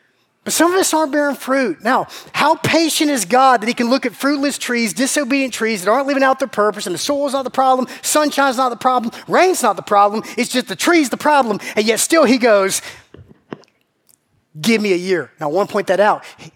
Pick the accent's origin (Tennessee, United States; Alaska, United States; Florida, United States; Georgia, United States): Georgia, United States; Macon; I grew up in Macon. We don't eat figs. We eat fried okra.